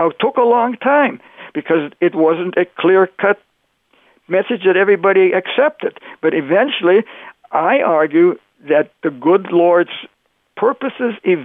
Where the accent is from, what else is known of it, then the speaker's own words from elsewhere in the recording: Canada; I grew up in Canada, so I had never read Uncle Tom's Cabin.